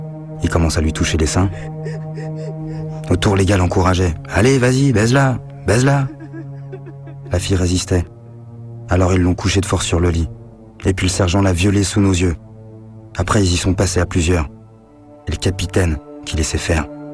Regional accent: Paris, Île-de-France, France; born there; J'ai 24 ans. Je suis né à Paris en 1938. Comme tout le monde, j'ai été appelé en Algérie.

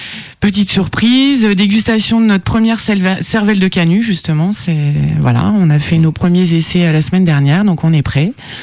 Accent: Grand Est, France; donc je suis Lorraine bien sûr

